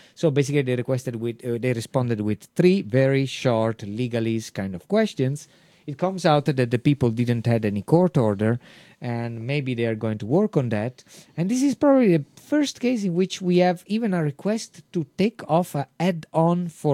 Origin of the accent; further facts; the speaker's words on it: Netherlands; My home country is Netherlands.